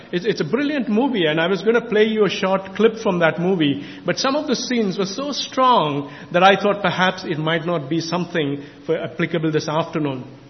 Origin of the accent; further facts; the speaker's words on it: Chennai, Tamil Nadu, India; I grew up in Chennai in India